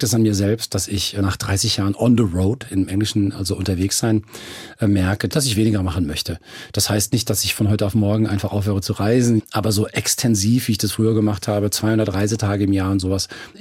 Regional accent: Frankfurt, Hesse, Germany; ich bin Frankfurter von ganzem Herzen und mein sehnlichster Wunsch ist es, dass ich einfach bis ins Hohe Alter hier in dieser Stadt bleiben kann.

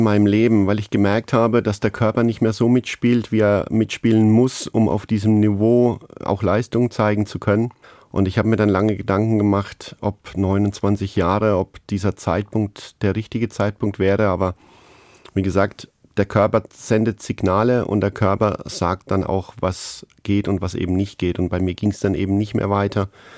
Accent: Gänheim, Bavaria, Germany; Und dazu gehört eben auch mein Heimatdorf Gähnheim mit circa 800 Einwohnern. Und ich bin immer noch sehr gerne dort.

